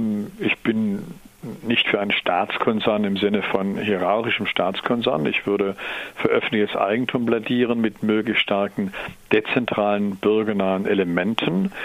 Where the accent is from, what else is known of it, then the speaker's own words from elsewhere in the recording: Baden-Württemberg, Germany; Eine kleinere ist zum Beispiel, wo ich herkomme, die Geisbockbahn zwischen Aulendorf und Friedrichshafen